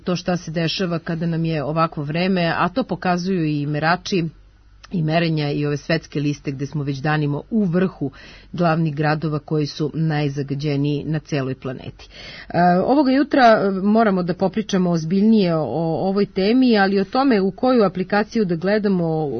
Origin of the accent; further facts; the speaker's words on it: New Belgrade, Belgrade, Serbia; ja sam novo beogradsko dete pa sam odrasla pored Dunava